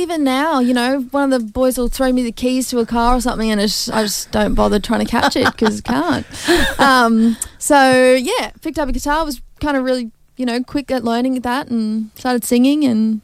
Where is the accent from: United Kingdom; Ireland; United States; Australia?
Australia; Gympie, Queensland; accent: Australian; people genuinely don't understand what I'm saying because my Aussie accent apparently is so thick and I just say, oh, well, it's Gympie in me